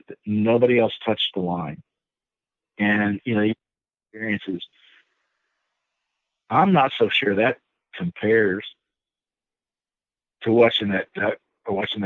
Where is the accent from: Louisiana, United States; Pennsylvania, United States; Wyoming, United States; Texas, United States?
Texas, United States; And hunting, and I'm from East Texas, and so hunting in the river bottoms in East Texas